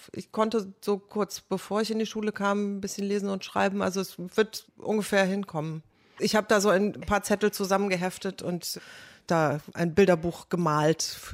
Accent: Brauweiler, North Rhine-Westphalia, Germany; meine Eltern kommen beide nicht aus Köln und ich bin auch nicht in Köln groß geworden, sondern in Brauweiler.

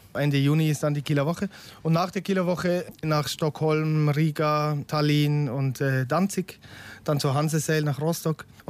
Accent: Switzerland; Kapitän der Eye of the Wind. Ich komme aus der Schweiz

